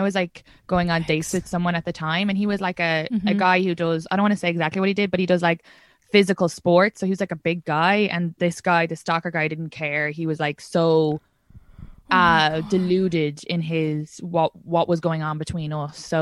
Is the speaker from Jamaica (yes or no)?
no; Kildare, Ireland